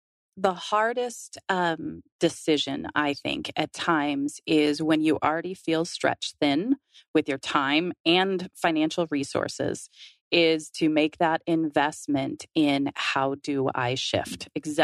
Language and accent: English; Minnesota, United States; born there; also born or lived in Wisconsin / Illinois; I was born in Minnesota, lived in Wisconsin for a couple of years, and lived outside of Chicago for 10.